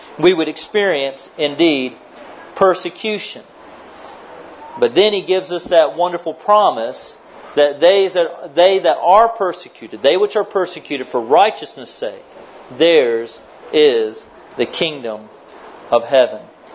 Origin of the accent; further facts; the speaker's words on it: United States; as well as my home country in the United States of America